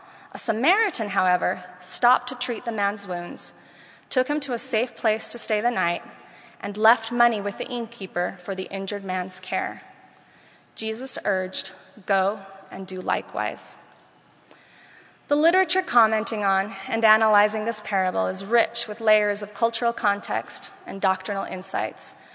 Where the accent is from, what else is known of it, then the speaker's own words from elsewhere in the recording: Venezuela; while I was growing up in Venezuela